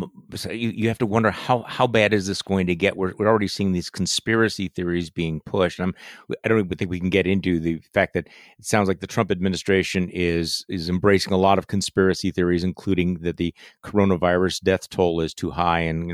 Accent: Wisconsin, United States; if you look at the scenes from my home state of Wisconsin

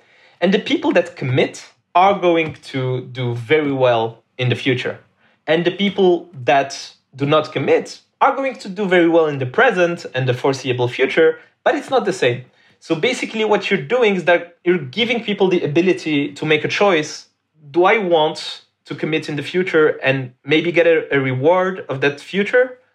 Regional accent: Morocco; English is a second language; I was born in Morocco, and in Morocco, when I was 11, we're in 1998

